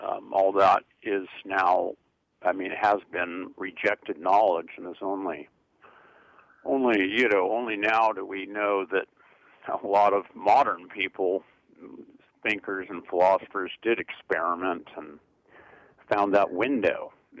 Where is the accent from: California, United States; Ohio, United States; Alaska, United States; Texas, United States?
California, United States; Well, yes, we both share the, I think, unique experience of growing up in California.